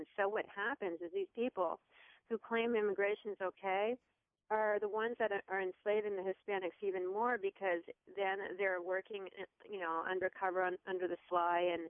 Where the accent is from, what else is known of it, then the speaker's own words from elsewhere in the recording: United States; born there; I speak English and that I was born here in America